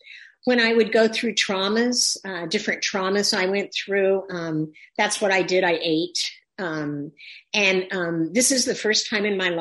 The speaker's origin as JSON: {"language": "English", "region": "Midwest", "country": "United States", "tie": "born or raised there", "said": "I grew up in the Midwest in the 50s. I just turned 71."}